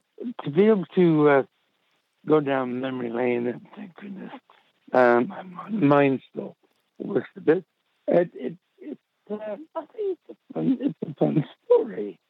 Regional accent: Canada; We're from Canada. So it didn't, because they weren't really important in America.

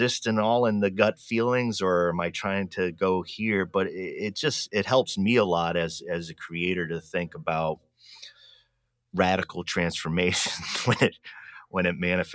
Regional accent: Rhode Island, United States; I'm from the East Coast in Rhode Island. There's something about Astoria, me being from the Ocean State in Rhode Island, and some of the demographics and ethnic groups historically of fishermen and some Portuguese background from my way.

